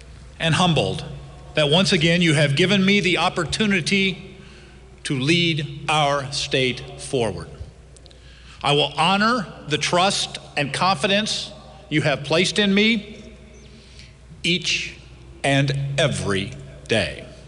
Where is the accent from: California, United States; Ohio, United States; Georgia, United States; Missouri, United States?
Missouri, United States; DeSoto; When I first came to the Capitol as a freshman senator from my hometown of DeSoto, I was just 30 years old, the youngest person in the Senate.